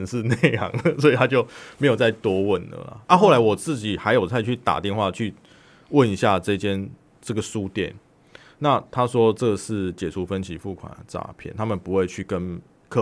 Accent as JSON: {"language": "Chinese", "country": "Taiwan", "said": "所以越来越我觉得我们台湾的民众会越到后面哦"}